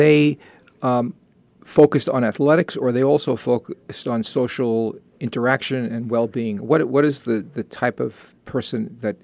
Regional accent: East Coast, United States; I'm from the East Coast. I know you find that hard to believe.

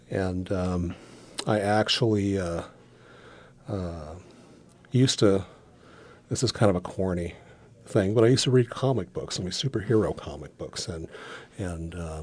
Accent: California, United States; also born or lived in Berkeley / Oakland; I was born in East L.A., and I lived, I actually grew up in motels. And so... we had moved from town to town all over California and ended up, lived in Berkeley, lived in Oakland.

